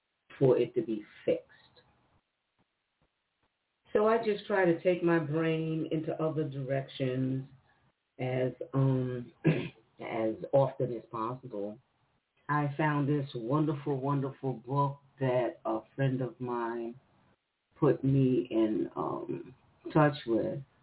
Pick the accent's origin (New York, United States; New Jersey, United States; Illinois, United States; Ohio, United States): New York, United States; also born or lived in Utah; So, you know, I grew up in Harlem, New York, and that was one lifetime. And then I moved to Utah.